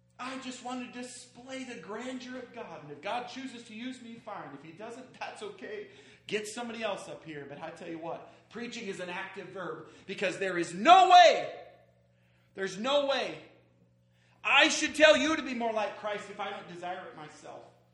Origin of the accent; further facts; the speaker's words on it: Iowa, United States; Billy Sunday from the great state of Iowa. I'm from Iowa.